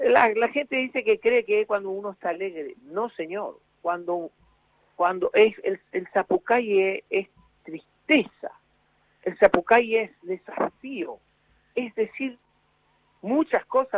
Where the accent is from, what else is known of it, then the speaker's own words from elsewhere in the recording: Curuzú Cuatiá, Corrientes, Argentina; está en Mercedes, a 90 kilómetros de mi pueblo, Cruzú, y voy a Corrientes